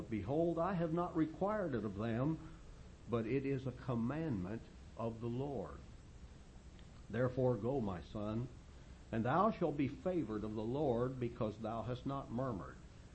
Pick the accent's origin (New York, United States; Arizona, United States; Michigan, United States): Arizona, United States; Phoenix; I'm glad to know I'm from Phoenix, Arizona.